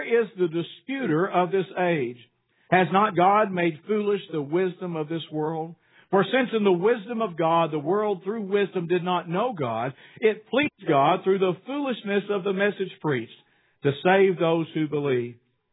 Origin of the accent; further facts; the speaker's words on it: United States; because I am an American, and I'm glad to be so. But I'm also a Christian.